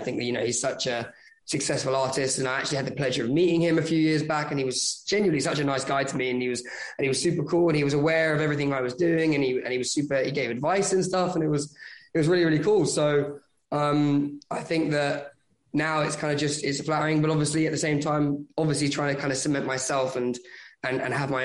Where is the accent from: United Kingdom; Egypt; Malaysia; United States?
United Kingdom; but I'm like, yeah, no, of course, I'm British.